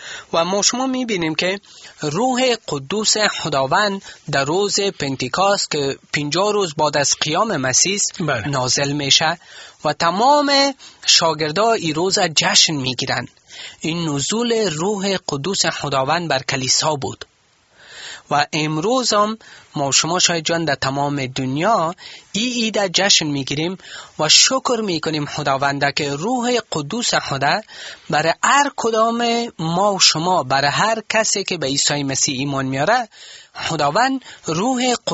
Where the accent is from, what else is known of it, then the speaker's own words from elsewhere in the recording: Afghanistan; کل ما افغان هستیم